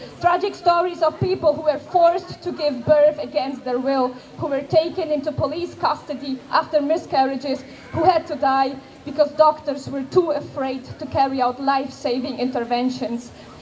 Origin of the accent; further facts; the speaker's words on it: Poland; first language Polish; English is a second language; and I'm from Poland.